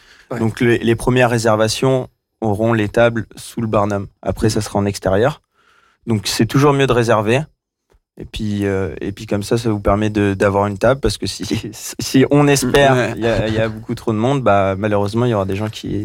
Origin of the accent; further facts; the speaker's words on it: Montluçon, Auvergne-Rhône-Alpes, France; Alors, on est Desertines, exactement. Ouais. Mais on a grandi à Montluçon et on est tout le temps resté à Montluçon.